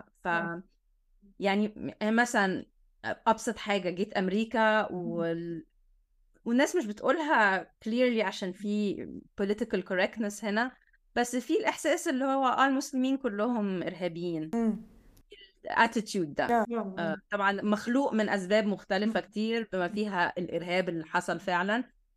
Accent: Egypt; moved away as an adult; now in United States; بس امي سابت ايطاليا فوق 50 سنة وجات مصر. فانا ولدت في مصر وعشت في مصر طول حياتي. كنت بروح اشوف ازور ايطاليا كل صيف، اشوف جدتي وخالاتي وكده. بس عشتي كلها كانت في مصر، وبعدين من 6 سنين جيت اعمل PhD هنا في امريكا.

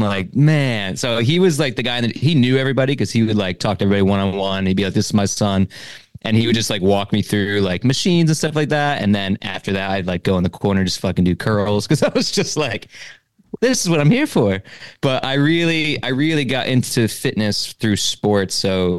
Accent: Connecticut, United States; Born and raised East Coast, just like you. I'm not too far from Jersey. I was born in Connecticut.

